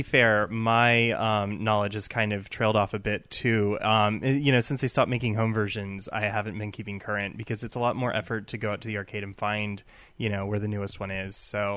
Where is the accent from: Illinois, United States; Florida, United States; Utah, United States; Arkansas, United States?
Florida, United States; Well, so for some context, I grew up in Florida and, you know, like people dress differently there.